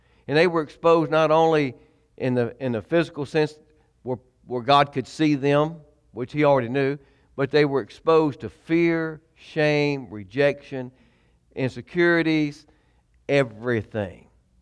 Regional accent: Anniston, Alabama, United States; I was raised in the South, in Anniston, Alabama, in Calhoun County, and Calhoun County was a dry county

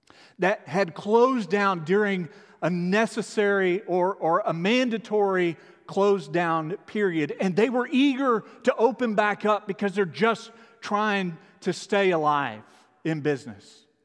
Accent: Fort Worth, Texas, United States; I'm talking about a woman at a 7-Eleven in my hometown of Fort Worth, Texas, making Fort Worth proud

